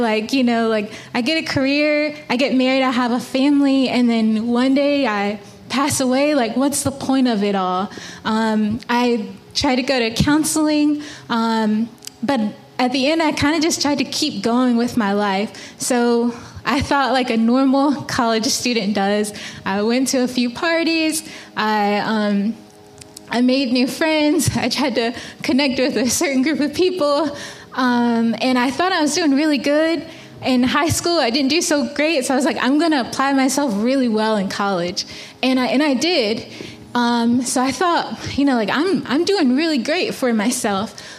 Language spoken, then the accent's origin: English; the South, United States; And we're both from the South